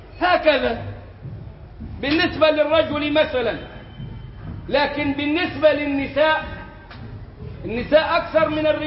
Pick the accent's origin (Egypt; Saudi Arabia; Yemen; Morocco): Egypt; عندنا في مصر وحدها ما يزيد على 10 ملايين عانس من سن 30 إلى 40